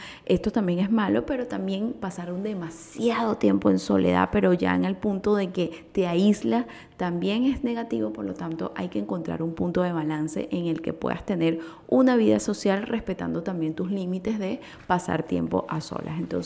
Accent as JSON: {"language": "Spanish", "country": "Venezuela", "said": "estando acá en Venezuela, en los últimos años hemos pasado como venezolanos muchos temas de migración."}